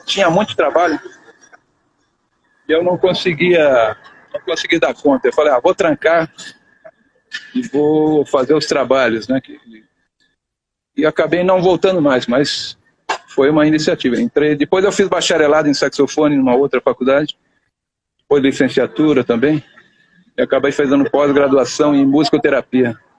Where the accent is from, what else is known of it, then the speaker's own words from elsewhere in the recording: São Bernardo do Campo, São Paulo, Brazil; Eu sou de São Bernardo do Campo, uma cidade do ABC paulista.